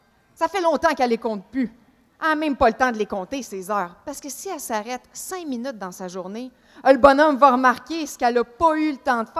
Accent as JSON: {"language": "French", "town": "Quebec City", "region": "Quebec", "country": "Canada", "said": "tu sais que je viens de Québec."}